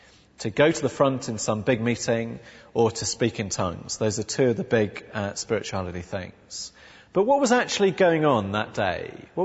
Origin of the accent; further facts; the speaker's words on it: England, United Kingdom; I'm very English, don't really know why